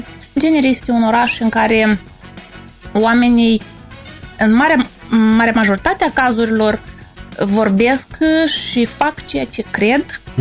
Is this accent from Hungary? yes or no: no; Moldova; now in Sibiu, Romania; primăvara mai frumoasă ca la Chișinău și în satul meu de Baștenă nu poate să fie nicăieri.